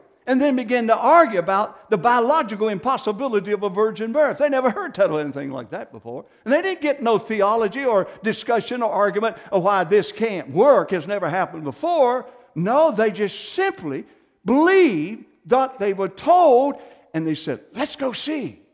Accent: the South, United States; I know I'm from the South, and wherever I go, they know I'm from the South, but I'm proud of it, amen?

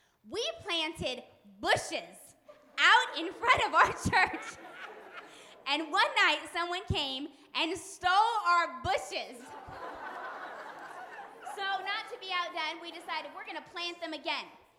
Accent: Long Beach, California, United States; I'm from Long Beach, California. This is my first time in North Carolina.

